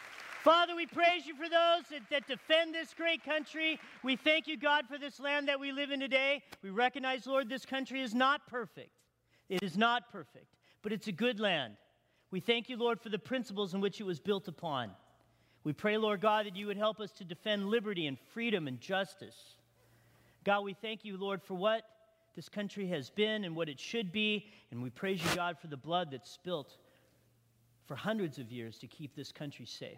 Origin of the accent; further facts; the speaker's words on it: Big Bear, California, United States; I'm a hick from Big Bear. I was born and raised in Big Bear. And we had one police officer in the whole city of Big Bear.